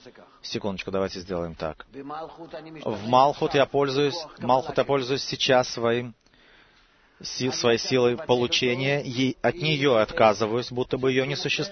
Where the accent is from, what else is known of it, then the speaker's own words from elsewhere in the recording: Haifa, Haifa District, Israel; я из Хайфы.